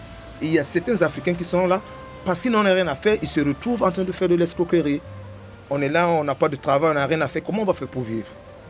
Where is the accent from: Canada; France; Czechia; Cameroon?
Cameroon; now in Algeria; Je viens du Cameroun et je suis un migrant en Algérie. Voilà, ça fait presque 11 ans que je suis au Maghreb, mais ça fait 8 ans que je vis en Algérie.